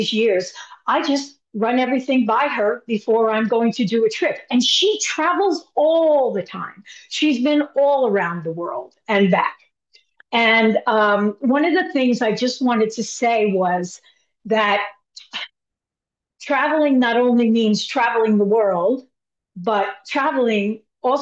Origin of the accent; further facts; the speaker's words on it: Long Island, New York, United States; I grew up in Long Island